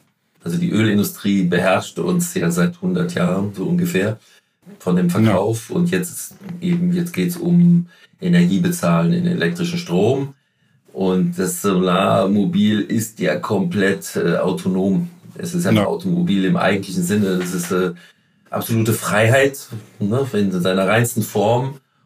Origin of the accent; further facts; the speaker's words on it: Northern Germany, Germany; ich war ja, bin ja Norddeutscher